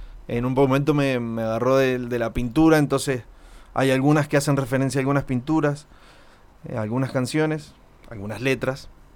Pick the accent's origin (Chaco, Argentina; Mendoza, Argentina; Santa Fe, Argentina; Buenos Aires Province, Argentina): Mendoza, Argentina; 3 de Mayo; soy de acá de La Valle, soy de 3 de Mayo, me crié ahí. No nací acá en La Valle, pero mi abuelo sí. Y mis hermanos todos viven acá. Y bueno, tengo mis mejores amigos acá en La Valle, así que soy lavallino.